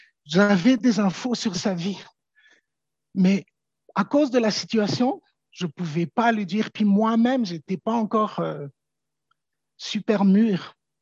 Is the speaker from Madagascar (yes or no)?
yes; Madagascar; Je viens de Madagascar.